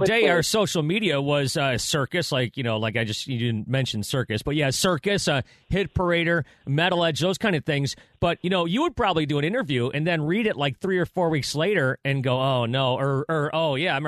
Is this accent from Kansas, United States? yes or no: no; Buffalo, New York, United States; Even though I grew up in Buffalo, far away from where that documentary took place.